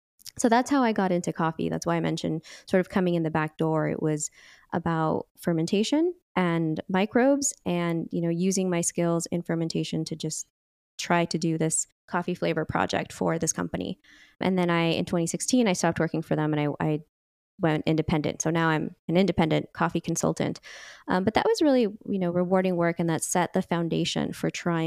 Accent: California, United States; You know, I grew up in the Bay Area as well, so I had really wonderful cafes near me.

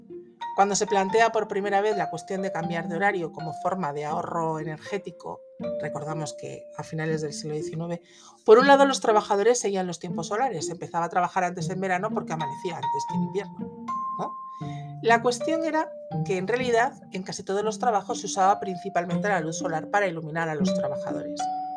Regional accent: León, Castile and León, Spain; moved away; also born or lived in Almería; yo soy de León, y cuando me fui a vivir a Almería flipé

